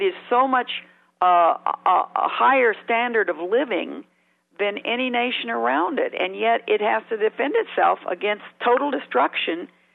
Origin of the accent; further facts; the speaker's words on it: Dallas, Texas, United States; And I came from Dallas, where you couldn't even walk down the streets back in 1967 at night in certain parts of the city.